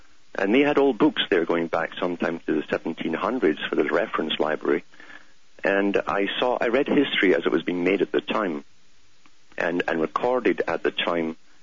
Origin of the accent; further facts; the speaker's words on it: United Kingdom; growing up in Britain.